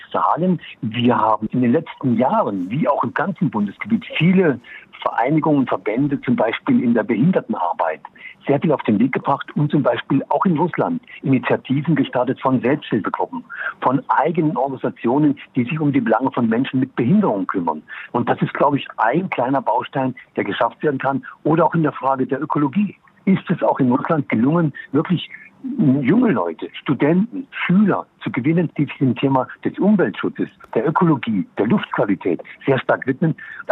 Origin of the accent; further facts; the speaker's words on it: East Germany, Germany; halte ich als Ostdeutscher gar nicht.